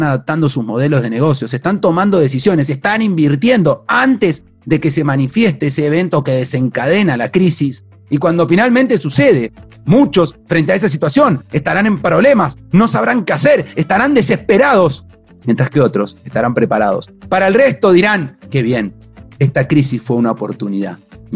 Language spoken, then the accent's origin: Spanish; Argentina; Soy argentino, desde que soy pequeño que vivo en crisis